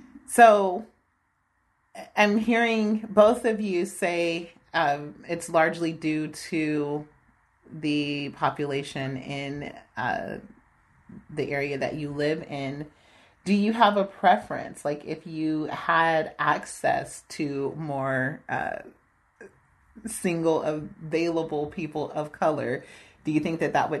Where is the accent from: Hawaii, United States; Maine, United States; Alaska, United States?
Alaska, United States; Juneau; also born or lived in California; because I'm from Juneau originally, and I lived in California for 12 years and moved back here in the past 4 years